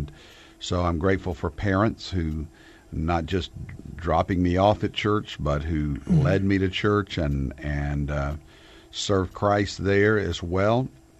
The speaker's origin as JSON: {"language": "English", "town": "Conway", "region": "Arkansas", "country": "United States", "tie": "born or raised there", "said": "I was born in a little town in central Arkansas called Conway, Arkansas, 30 miles north of Little Rock."}